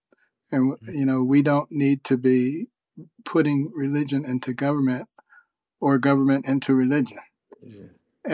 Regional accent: Detroit, Michigan, United States; also born or lived in Boston / New Haven / Ann Arbor / Baltimore; I grew up in Detroit, a very liberal city, and Boston, a very liberal city, and then New Haven, Connecticut, a very liberal city, and then Ann Arbor, Michigan, a very liberal city, and then Baltimore, Maryland, very liberal.

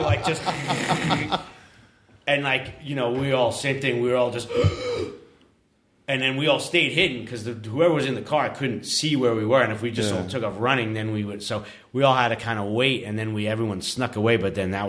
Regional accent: New York City, New York, United States; I grew up in New York City, and like, especially on Halloween

